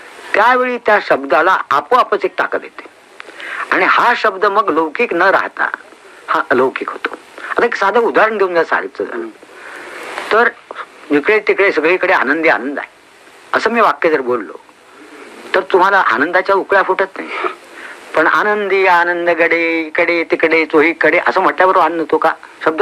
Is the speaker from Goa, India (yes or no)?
yes; Goa, India; मी ज्या गावात वाढलो त्याच्या अवतीभोवती सगळ्या देवळांचा परिसर आहे. सगळी गोव्यातली उत्कृष्ट देवळं ही त्या तिथं कीर्तन प्रवचन ते.